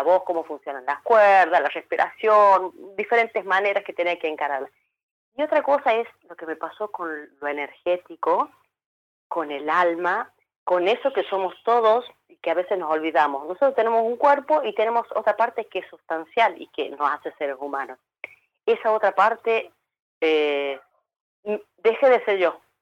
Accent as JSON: {"language": "Spanish", "country": "Argentina", "said": "Todos los que somos argentinos"}